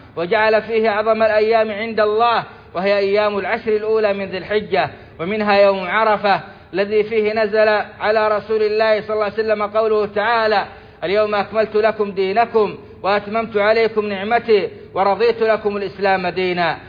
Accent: Saudi Arabia

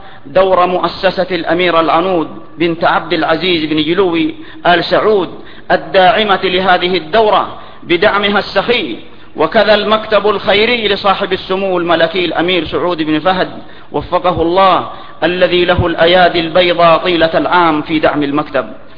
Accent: Saudi Arabia; في بلادنا المملكة العربية السعودية

